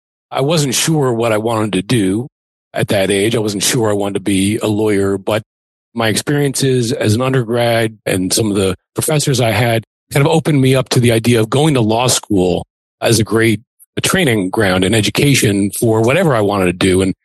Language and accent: English; Albany, New York, United States; I grew up in Albany, New York, small city, upstate New York, a state capital.